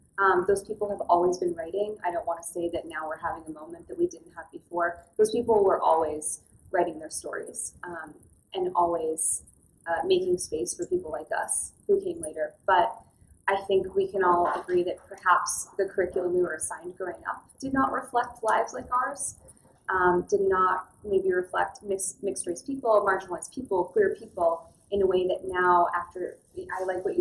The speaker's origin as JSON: {"language": "English", "town": "Boca Raton", "region": "Florida", "country": "United States", "tie": "born or raised there", "said": "I was born and raised in South Florida, particularly Boca Raton, Florida, in which I never felt a sense of home at all."}